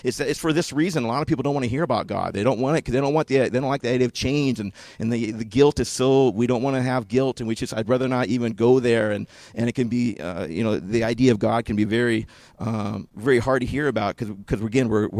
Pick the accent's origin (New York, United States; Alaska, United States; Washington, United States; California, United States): Washington, United States; moved away; I grew up in Washington. That's just a treehouse. Like, we don't have those here.